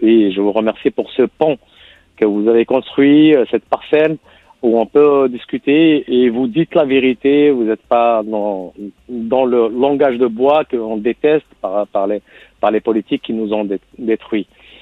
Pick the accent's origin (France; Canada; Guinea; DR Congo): France; je suis français d'origine maghrébine, Algérie, dans une famille soufie, je suis pas croyant